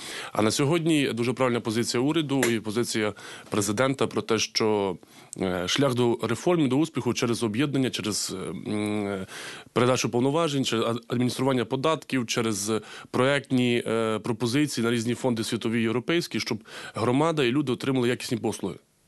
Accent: Bile, Ternopil Oblast, Ukraine; Село Біле, моє рідне село, якому я родився і виріс. І це найбільше село в Тернопільській області.

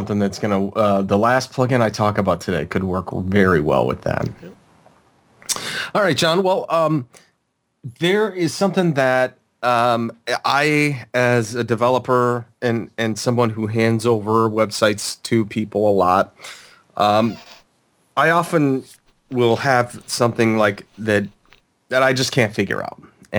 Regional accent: Chicago, Illinois, United States; I grew up in Chicago, so I was a W guy growing up.

